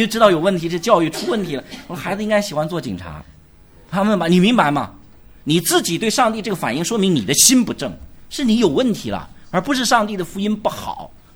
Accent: China; 我们中国人在这点上很可怜，因为我们中国人经历太多表面公义的

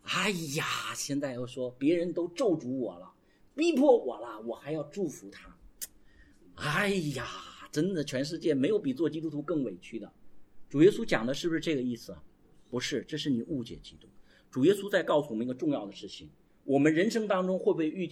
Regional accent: China; 所以我们中国人习惯打压教育

